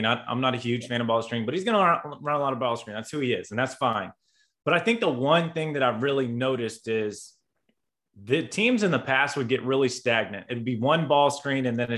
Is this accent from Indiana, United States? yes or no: yes; Indiana, United States; Not my hometown team, but you know, the team from my home state, very familiar with Coach Painter